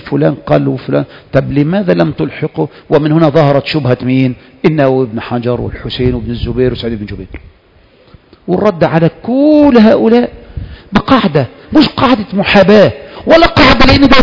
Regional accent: Egypt; تبقى مسألة خاصة بنا كمصريين وهي تركيب المكعبات

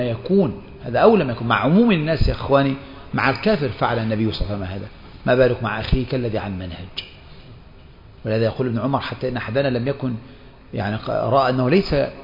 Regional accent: Egypt

